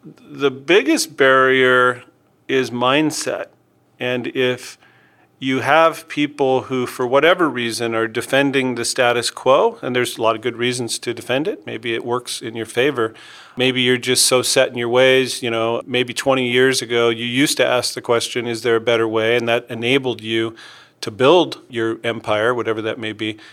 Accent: United States; Well, if we just step back and look at Australia, being American, you know, I appreciate the fact that, you know, the United States, at least relative to Europe, is a young nation.

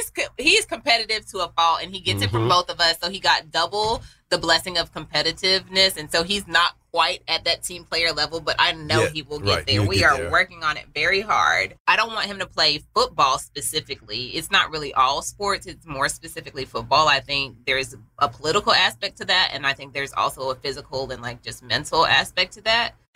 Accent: United States; My parents, I'm a first generation American. So my parents are Jamaicans on all sides of my family, both mother and father.

